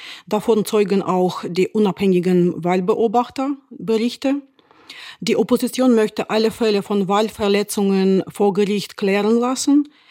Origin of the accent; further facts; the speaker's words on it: Belarus; moved away as an adult; also born or lived in Vienna / Berlin / Kyiv / St. Petersburg; now in Georgia; Ich komme aus Belarus, bin freiberufliche Journalistin, habe in Wien studiert, dann in Berlin, Kiew und St. Petersburg gelebt, von dort berichtet.